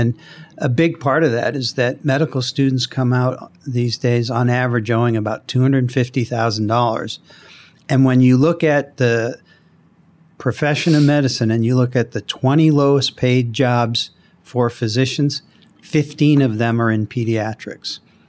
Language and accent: English; Boston, Massachusetts, United States; But I grew up in Boston. It takes me 13 minutes to get to work in the morning.